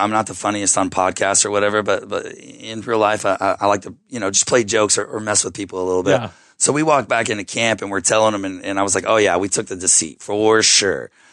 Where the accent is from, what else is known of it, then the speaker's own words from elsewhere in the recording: Texas, United States; You know, I'm from Texas. I will literally eat anything.